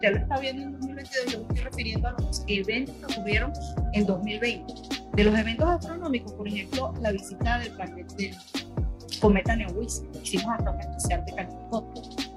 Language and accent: Spanish; Venezuela; Venezuela, mi país de origen, y el país de origen de muchos de los que nos están escuchando en este momento